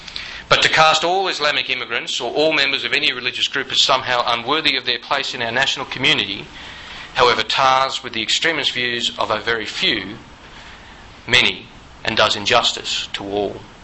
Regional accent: Fairfield, New South Wales, Australia; I grew up in Fairfield in Western Sydney, one of Australia's most multicultural communities. I now proudly represent that community in our nation's parliament, and with my wife, we're raising our two children there.

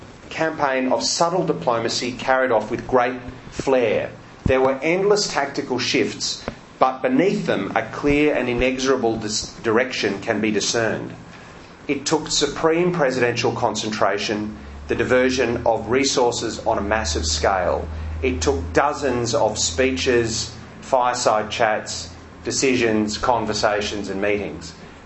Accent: Australia; not only because I'm an Australian, which is an ally of the United States

